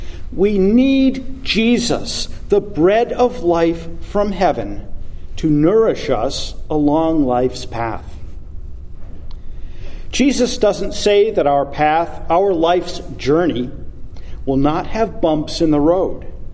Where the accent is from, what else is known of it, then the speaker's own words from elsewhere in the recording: Hartford, Connecticut, United States; I grew up in the Hartford, Connecticut area, and just the other side of the street from the church I grew up in was a Bond bakery.